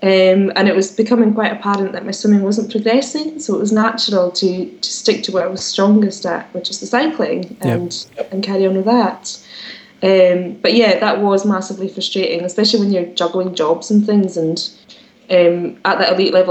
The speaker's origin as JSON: {"language": "English", "region": "Scotland", "country": "United Kingdom", "said": "I did lots of running, and I come from the Edge of Hebrides."}